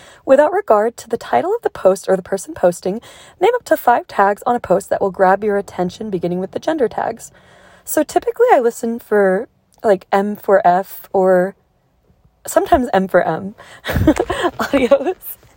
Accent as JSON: {"language": "English", "country": "United States", "said": "you know, I'm American and I speak English."}